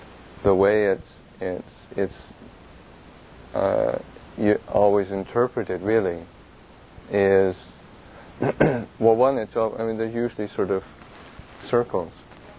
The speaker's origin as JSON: {"language": "English", "country": "Canada", "tie": "born or raised there", "also_born_or_lived": "Thailand", "said": "I grew up inland in Canada, never saw the sea, spent all my time in Thailand inland, never saw the sea."}